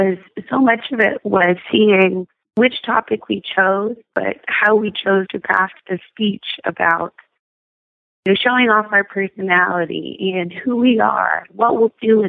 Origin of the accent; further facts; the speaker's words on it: Spokane, Washington, United States; we actually lost power in Spokane for 8 days in my hometown.